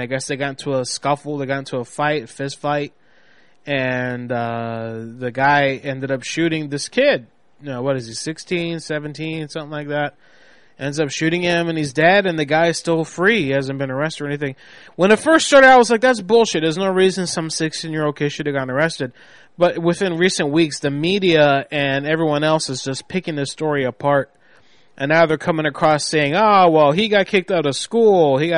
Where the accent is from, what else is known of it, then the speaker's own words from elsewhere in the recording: Florida, United States; That's the town over from where I live, where I grew up in Florida. I grew up one town over, right across the river from Sanford.